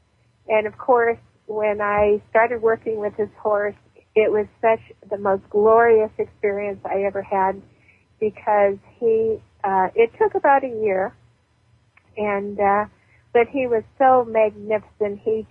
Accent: Pennsylvania, United States; my girlfriend, where I grew up in Pennsylvania, had a horse, and so I started riding at a very young age.

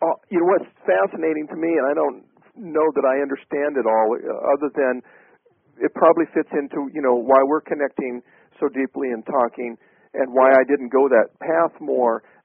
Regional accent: Las Vegas, Nevada, United States; also born or lived in Sacramento / Cupertino; now in Santa Cruz, United States; Las Vegas, Nevada.

